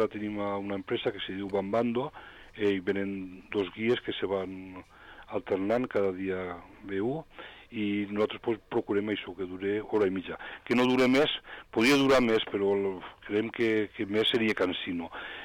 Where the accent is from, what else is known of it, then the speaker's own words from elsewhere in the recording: L'Alcora, Valencian Community, Spain; jo soc de l'Alcora, el que passa és que jo estic a casa de Sueras.